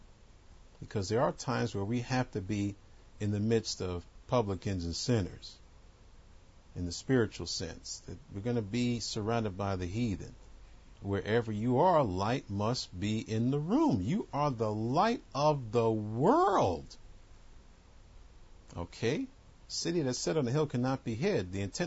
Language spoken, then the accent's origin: English; New York, United States; Now, I grew up in New York, so I, you know, figured I'd seen pretty much everything that New York had to offer.